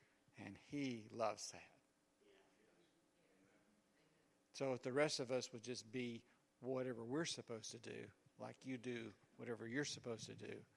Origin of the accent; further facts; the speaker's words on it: the South, United States; I'm a Southerner, and I'm from around here, and I've been raised in churches around here